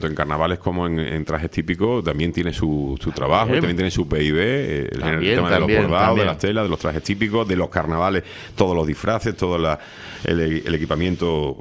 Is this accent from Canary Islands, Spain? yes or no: yes; La Orotava, Canary Islands, Spain; mi romería, que es la romería de San Isidro en la Orotava. Yo soy villero por vocación. Uh-huh. Me encanta mi pueblo